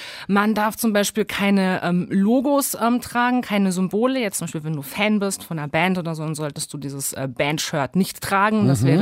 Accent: Bavaria, Germany; Ich war auch nicht getauft und habe den katholischen Religionsunterricht so mitbesucht, weil man das in Unterfranken halt so gemacht hat, wo ich aufgewachsen bin.

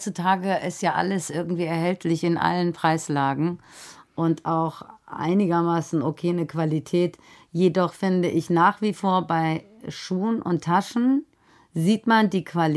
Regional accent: Iran; now in Germany; weil ich aus dem Iran komme, irgendwo nicht einreisen dürfen. Ich lebe doch in Deutschland und ich bin doch eigentlich auch Deutscher

